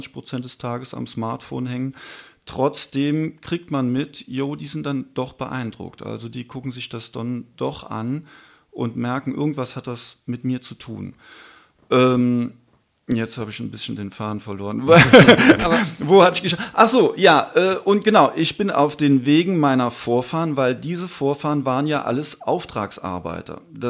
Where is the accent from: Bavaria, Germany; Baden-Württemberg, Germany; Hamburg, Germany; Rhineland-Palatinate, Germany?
Rhineland-Palatinate, Germany; Trier; ich bin in Trier aufgewachsen und in Trier gibt es ganz viele Kirchen.